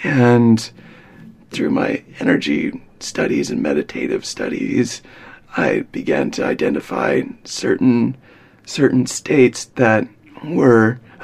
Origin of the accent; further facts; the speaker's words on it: Victoria, British Columbia, Canada; now in Seattle, United States; I live in Seattle, Washington, where I play music full-time. And I'm from Victoria, Canada, which is about a 4-hour ferry ride from Seattle.